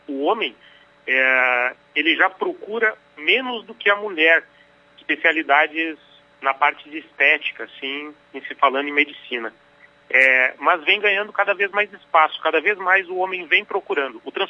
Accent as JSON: {"language": "Portuguese", "town": "Passo Fundo", "region": "Rio Grande do Sul", "country": "Brazil", "tie": "born or raised there", "said": "Mas eu sou de Passo Fundo, nasci em Passo Fundo."}